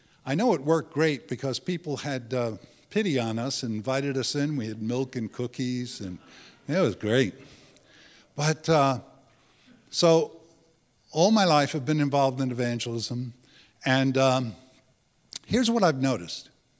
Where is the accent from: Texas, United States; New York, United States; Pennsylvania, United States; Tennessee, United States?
New York, United States; Long Island; Now, I grew up on Long Island, and like many Italians, came from a Catholic background, and not a very religious family.